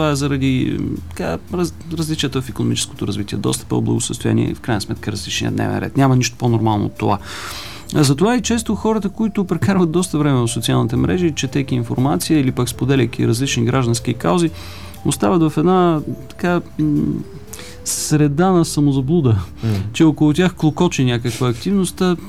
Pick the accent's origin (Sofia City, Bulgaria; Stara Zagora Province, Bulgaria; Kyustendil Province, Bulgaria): Stara Zagora Province, Bulgaria; Stara Zagora; Това е запазването на един голям парк в моя роден град, Стара Загора